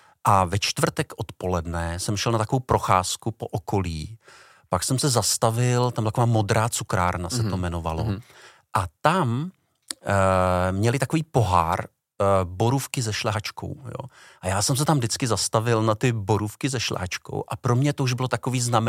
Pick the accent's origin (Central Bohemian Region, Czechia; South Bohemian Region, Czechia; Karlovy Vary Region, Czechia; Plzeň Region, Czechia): Karlovy Vary Region, Czechia; Chodov; also born or lived in Prague; tak já jsem se narodil v Praze, ku podivu, ale moji rodiče se odstěhovali do Chodova u Karlových Varů. A tam jsem chodil na základní školu. Tam jsem vlastně prožil dětství